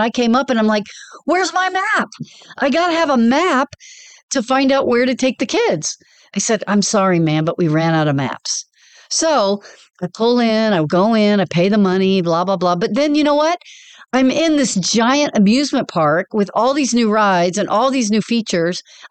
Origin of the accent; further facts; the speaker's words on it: Dallas, Texas, United States; I grew up in Dallas. My kids were born in Denton.